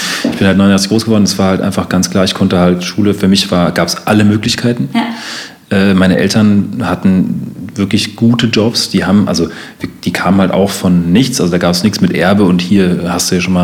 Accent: East Germany, Germany; wir kommen jetzt irgendwie aus dem Osten, wir haben aber den Osten nicht erlebt.

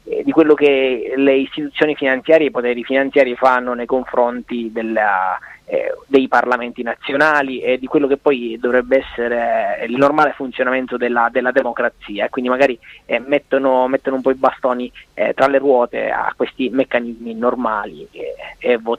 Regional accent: Catania, Sicily, Italy; È un accento molto molto forte, è difficile nasconderlo, insomma, si capisce. Soprattutto noi di Catania abbiamo questa cantilena.

